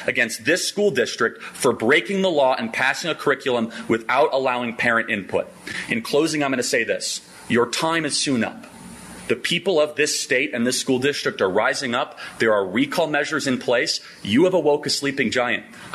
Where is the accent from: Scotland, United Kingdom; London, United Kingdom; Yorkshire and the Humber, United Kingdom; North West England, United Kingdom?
Scotland, United Kingdom; I'm a Scot, and we don't forget, right?